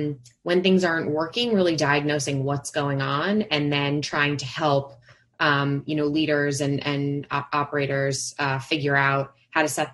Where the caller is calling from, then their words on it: Brooklyn, New York, United States; I am joining from Brooklyn, from my home office, also known as my bedroom.